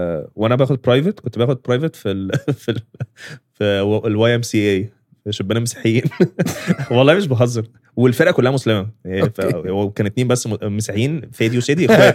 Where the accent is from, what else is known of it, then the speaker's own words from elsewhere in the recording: Alexandria, Alexandria Governorate, Egypt; نادي الاتحاد عندنا في اسكندريه